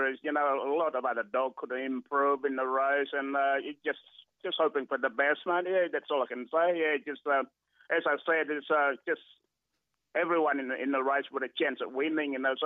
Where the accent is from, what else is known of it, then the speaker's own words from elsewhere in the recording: Bali, Indonesia; English is a second language; moved away as an adult; now in Sydney, Australia; I come from Bali about 40 years ago.